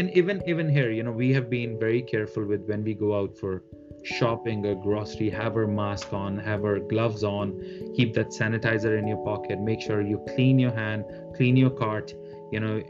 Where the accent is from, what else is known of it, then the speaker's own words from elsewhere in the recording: India; English is a second language; we are from India.